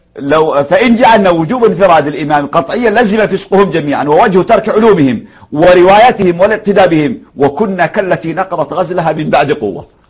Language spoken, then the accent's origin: Arabic; Yemen; عندنا في اليمن